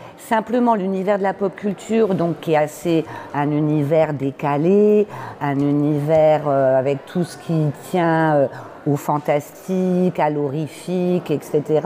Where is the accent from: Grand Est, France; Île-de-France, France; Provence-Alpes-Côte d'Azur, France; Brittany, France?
Grand Est, France; Reims; De Reims.